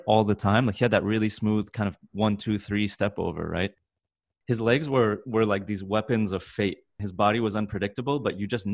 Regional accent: United States; partially because I was growing up in the States.

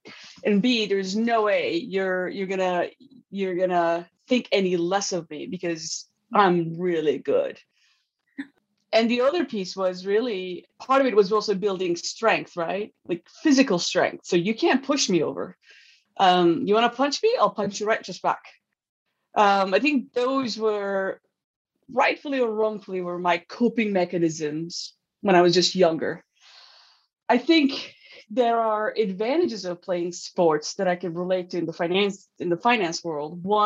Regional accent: Turkey; So I grew up in Turkey

